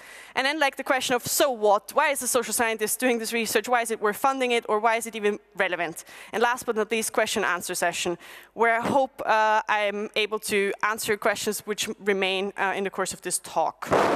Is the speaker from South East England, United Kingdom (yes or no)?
no; Belfast, Northern Ireland, United Kingdom; I'm from Belfast and everybody assumes that.